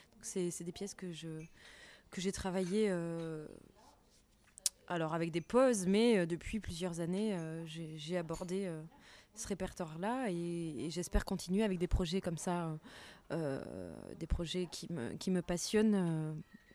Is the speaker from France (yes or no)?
yes; France; puisque je suis française